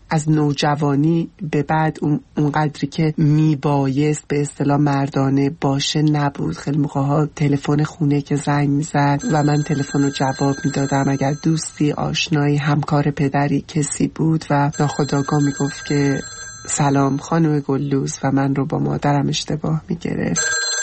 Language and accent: Persian; Iran; moved away; من یک زن ترنسم و از ایران اومدم،